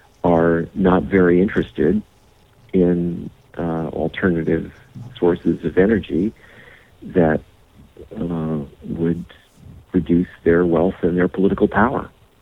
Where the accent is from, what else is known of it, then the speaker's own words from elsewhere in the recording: California, United States; I live in California, and I was raised in California.